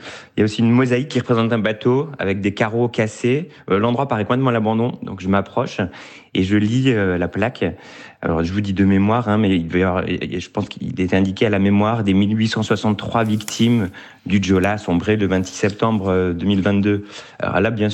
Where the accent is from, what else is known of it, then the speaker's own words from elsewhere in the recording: Grand Est, France; born there; Moi, je suis alsacien de naissance.